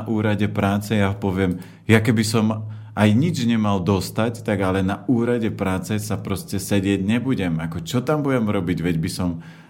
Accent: Žilina Region, Slovakia; Ja keď chodím aj domov na Oravu, odkiaľ pochádzam

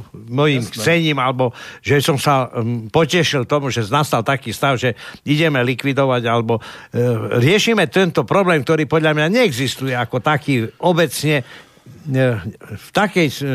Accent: Košice, Košice Region, Slovakia; ja som sa narodil v Košiciach. Košice boli malé mesto, volalo sa niekedy Kaša. Bolo tam veľa Maďarov, dokonca Nemcov, potom aj Ukrajinci alebo Rusíni tam začali prichádzať. A ja som, kde som vyrastal, tam sme mali domovničku, ktorá vedela len maďarsky.

